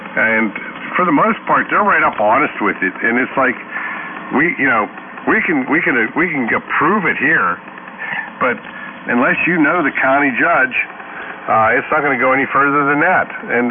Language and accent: English; Pennsylvania, United States; now in New Jersey, United States; I mean, I'm from Pennsylvania, and I know it's a shell issue state in PA.